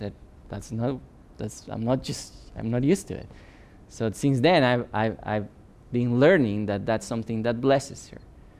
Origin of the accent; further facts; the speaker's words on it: Bolivia; English is a second language; I came from Bolivia, okay? And when I grew up, it was not common for me to get the trash regularly